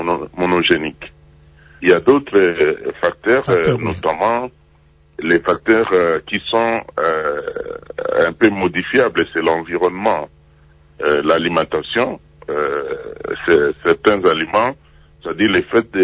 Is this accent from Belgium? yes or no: no; DR Congo; ce taux de mortalité est très augmenté chez nous en Afrique subsaharienne à cause des diagnostics tardifs. Chez nous, en République démocratique du Congo, les statistiques réelles du cancer de la prostate ne sont pas connues.